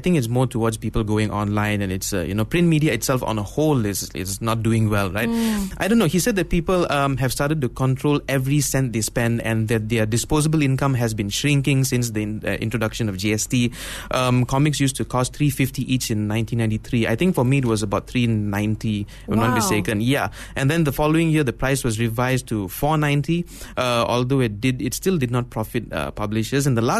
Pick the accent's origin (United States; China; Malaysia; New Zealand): Malaysia; how important it is to our collective time as children growing up in Malaysia.